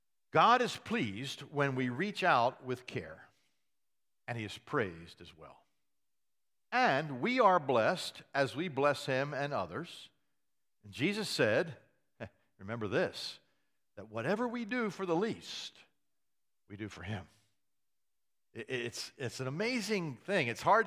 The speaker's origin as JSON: {"language": "English", "country": "United States", "said": "I'm an American. I believe contentment is having the stuff I want to have."}